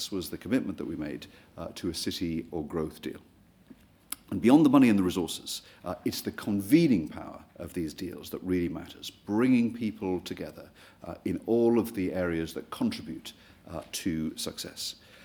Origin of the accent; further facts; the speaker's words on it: North East England, United Kingdom; Now, growing up on Teesside, I saw this at first hand.